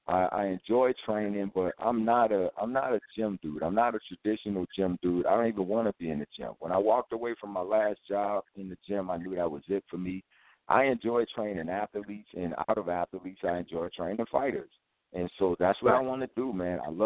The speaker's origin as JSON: {"language": "English", "town": "New Orleans", "region": "Louisiana", "country": "United States", "tie": "born or raised there", "said": "Because, like, where I grew up at in New Orleans, they didn't really have no gyms."}